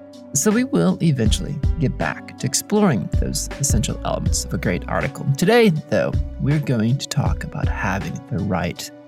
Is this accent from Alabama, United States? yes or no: yes; Alabama, United States; born there; I was born in Alabama, and I have a hard time telling a story extemporaneously